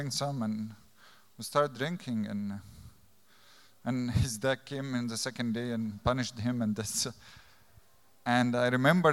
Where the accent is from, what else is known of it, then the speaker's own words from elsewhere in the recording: Egypt; English is a second language; I'm an addict from Egypt.